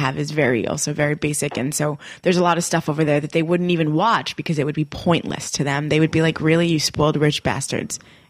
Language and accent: English; South Africa; we're from South Africa.